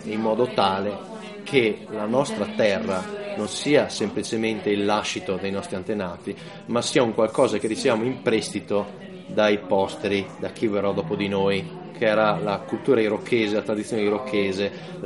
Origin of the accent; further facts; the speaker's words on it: Trentino-Alto Adige, Italy; anche se non posso essere obiettivo perché sono trentino